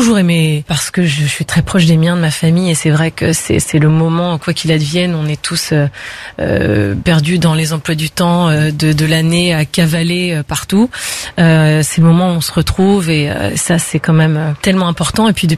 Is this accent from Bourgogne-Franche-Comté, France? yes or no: no; Brittany, France; là on est vraiment au cœur du lieu qui m'a vu naître, puisque je suis née à Saint-Arnan, pas très loin. J'ai grandi, passé mes premières années à Kersimple-à-Bénec, donc juste à côté aussi. Donc là on est vraiment au plus près de mes racines.